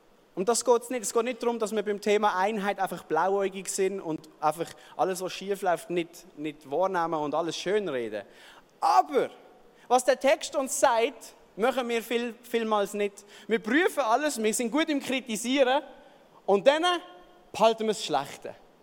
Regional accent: Basel, Basel-Stadt, Switzerland; Und wir als Basler, als linke Basler, denken, das Schweinle wird wieder zum Haustierle, oder?

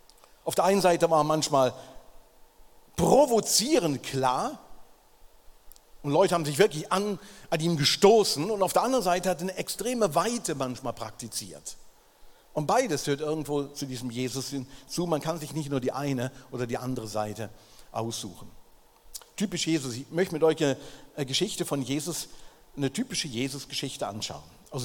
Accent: North Rhine-Westphalia, Germany; Ich war vor ein paar Tagen in der Heimat, wo ich aufgewachsen bin. Das ist ungefähr so 30 Kilometer von Köln.

